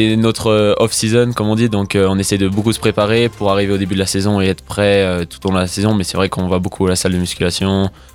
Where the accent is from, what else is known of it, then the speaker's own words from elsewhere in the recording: Albertville, Auvergne-Rhône-Alpes, France; je suis originaire d'Albertville, j'ai 19 ans